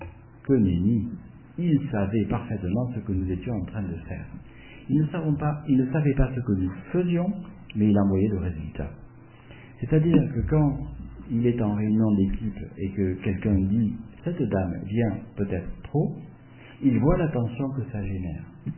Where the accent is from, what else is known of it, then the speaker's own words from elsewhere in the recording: Normandy, France; Eh ben, je viens de Normandie, là.